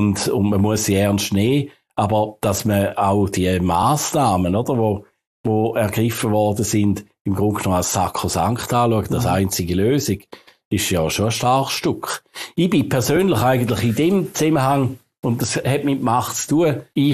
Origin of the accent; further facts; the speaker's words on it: St. Gallen, Switzerland; früher, wo ich aufgewachsen bin, haben wir in St. Gallen noch drei Zeitungen gehabt